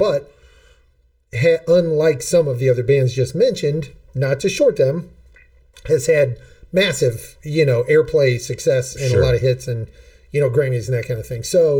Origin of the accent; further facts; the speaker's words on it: United States; And frankly, probably because I'm an American and not as knowledgeable.